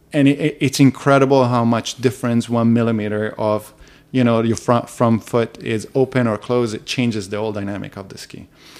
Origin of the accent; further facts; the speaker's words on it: Dolomites, Italy; English is a second language; I grew up in the Dolomites, you know, so there's a lot of mountains and...